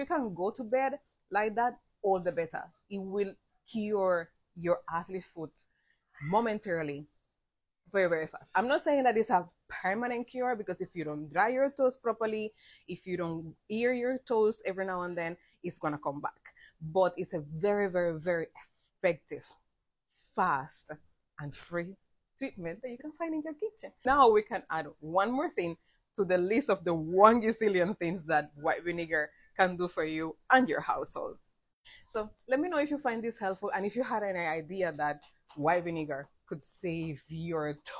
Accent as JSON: {"language": "English", "country": "Cuba", "tie": "born or raised there", "said": "growing up in Cuba, we had no medication."}